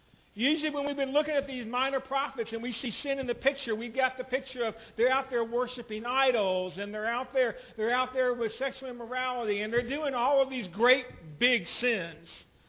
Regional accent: the South, United States; remember, I'm from the South. I pronounce it Haggai.

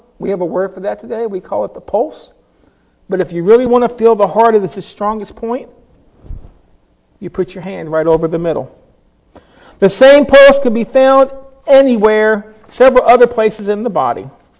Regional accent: Lynchburg, Virginia, United States; Now, I'm from Lynchburg. I understand granite.

